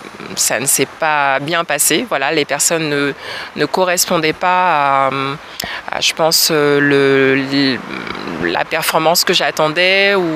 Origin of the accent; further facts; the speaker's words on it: French Guiana, France; puisque je suis guyanaise